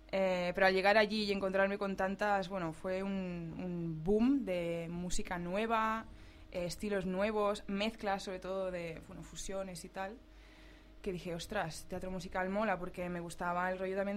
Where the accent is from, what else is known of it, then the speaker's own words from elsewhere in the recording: Lanzarote, Canary Islands, Spain; born there; also born or lived in Menorca / Liverpool; Antes de Liverpool, estaba en Menorca, que es de donde es mi padre. Pero antes de eso, mi hermana y yo nacimos en Lanzarote, en las Canarias.